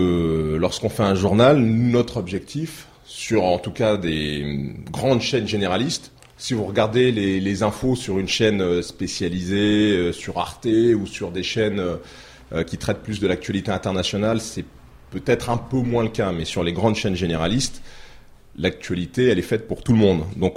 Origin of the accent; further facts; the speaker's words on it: Tours, Centre-Val de Loire, France; Moi, je suis né à Tours, j'ai grandi à Tours et j'ai fait mes études à Tours.